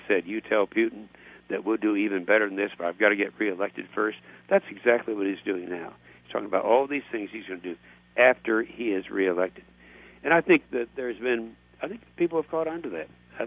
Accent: Oklahoma, United States; I'm from Oklahoma. The first hydraulic fracturing was done in my state of Oklahoma in 1949.

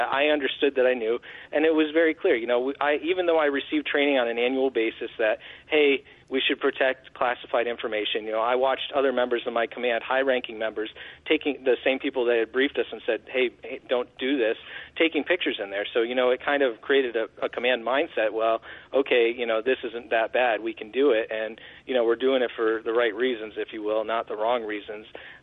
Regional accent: United States; we as American people have seen that that's all lies and that it's misinformation

